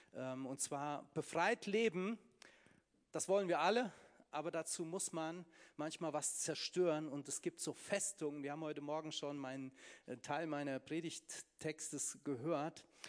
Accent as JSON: {"language": "German", "region": "Hesse", "country": "Germany", "said": "ich bin aus dem Vogelsberg. Ich komme aus einem kleinen Dorf mit 800 Einwohnern."}